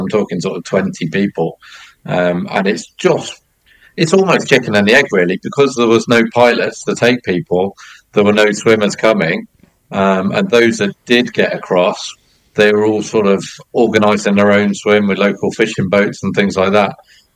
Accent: Birmingham, West Midlands, United Kingdom; I was born in Birmingham and there was no sea?

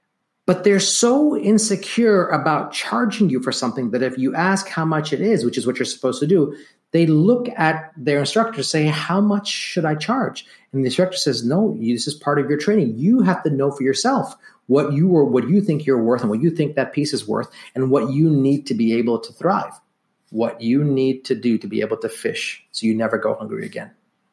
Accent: India; Now, look, I'm Indian, so there are definitely no shortage of traditional costumes and traditional outfits in my culture.

